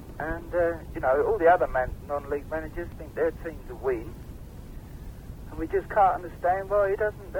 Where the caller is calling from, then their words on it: High Wycombe, South East England, United Kingdom; Well, I'm phoning from High Wycombe.